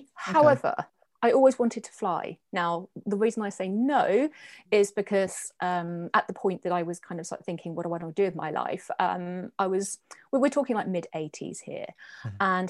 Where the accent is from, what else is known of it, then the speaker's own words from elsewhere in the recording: Guernsey; so I lived in the Channel Islands. I was born in Guernsey, born and bred.